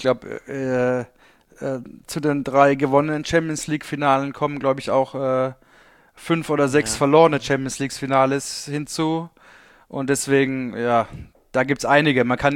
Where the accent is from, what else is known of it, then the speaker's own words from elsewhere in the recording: Heidelberg, Baden-Württemberg, Germany; Mein Zuhause, ja, also ist schon Heidelberg mein Zuhause. Wir haben dort auch noch ein Haus